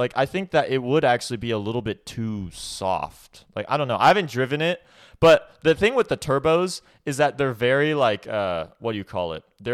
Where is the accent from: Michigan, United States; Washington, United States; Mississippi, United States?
Washington, United States; Bellevue; growing up around Seattle, Bellevue, there's Porsches everywhere here.